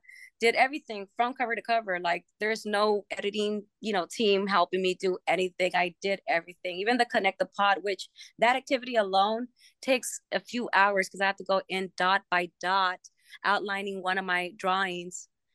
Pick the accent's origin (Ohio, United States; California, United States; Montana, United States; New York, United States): California, United States; Los Angeles; we did as teenagers, you know, growing up in Los Angeles and listening to like … because I went to the same high school as